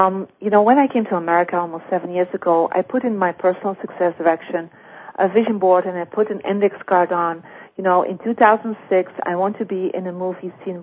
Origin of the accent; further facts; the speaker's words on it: Belgium; I come from Belgium